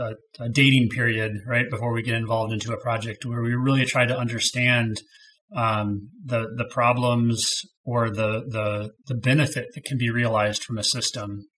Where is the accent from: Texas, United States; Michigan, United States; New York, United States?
Michigan, United States; I grew up in Southeast Michigan, so I come from a family background of the automotive industry.